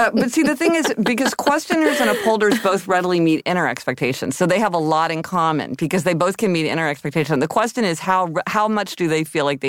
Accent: Missouri, United States; also born or lived in Kansas; Okay, I'm from Missouri and Kansas.

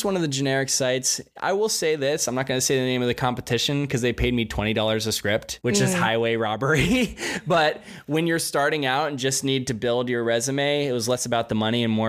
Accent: Pennsylvania, United States; So I grew up in rural Pennsylvania. I grew up in Berks County, went to a little school called Ole Valley.

